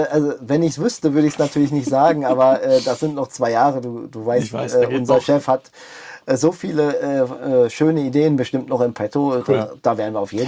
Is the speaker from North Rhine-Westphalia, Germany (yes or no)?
yes; North Rhine-Westphalia, Germany; ich komme aus dem Port, ne? Ich habe ja noch ein Haus in Castrop-Rauxel.